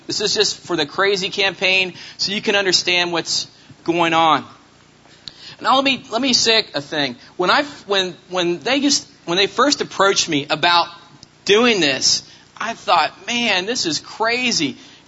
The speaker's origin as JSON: {"language": "English", "region": "New York", "country": "United States", "said": "Well, I'm from Westchester, and I don't know about you guys, but in Westchester, we need to have the whole address"}